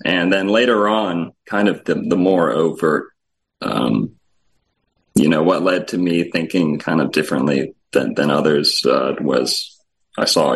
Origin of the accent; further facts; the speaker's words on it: Florida, United States; So, well, I was born in Florida, always grew up here, had a nice Florida history considerably.